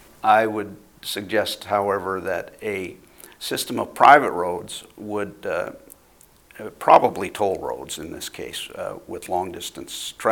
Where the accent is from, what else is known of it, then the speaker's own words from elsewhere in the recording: Montana, United States; I grew up in Montana.